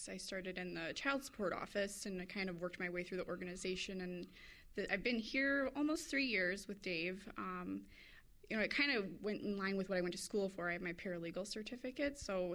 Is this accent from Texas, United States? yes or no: no; Genoa City, Wisconsin, United States; also born or lived in Burlington; I was born in Burlington, raised in Genoa City, so I am a Walworth County girl.